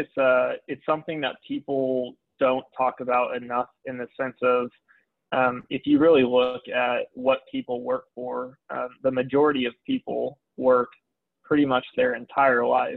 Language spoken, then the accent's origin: English; Texas, United States; now in Orlando, United States; Yeah, originally from Texas, and kind of bounced around a little bit after college. So went to SUNY at Buffalo in upstate New York